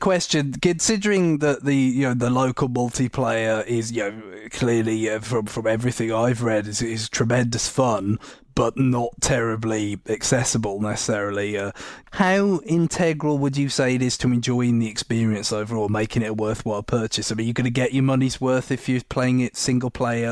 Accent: United Kingdom; I'm British

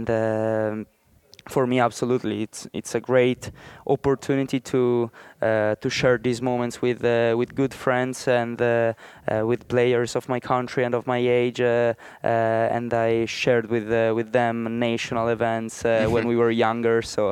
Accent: Italy; English is a second language; I'm from Italy

